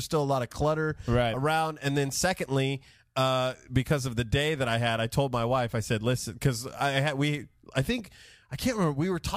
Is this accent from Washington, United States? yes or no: no; Modesto, California, United States; I grew up in Modesto, California, but all of my relatives are chicken farmers and corn farmers from the grand state of Texas.